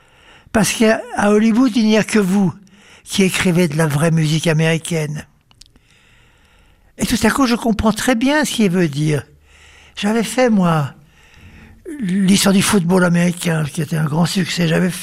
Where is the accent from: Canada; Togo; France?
France; Je suis français, je suis blanc.